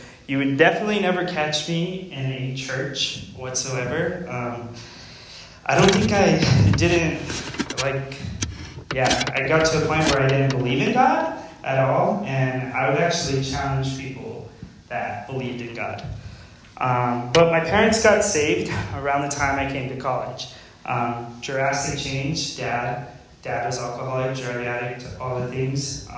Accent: Massachusetts, United States; born there; I was born here in Massachusetts

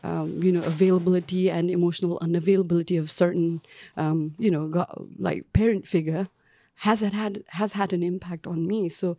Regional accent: Kathmandu, Bagmati, Nepal; English is a second language; Very tomboyish back in the day when I grew up in Kathmandu.

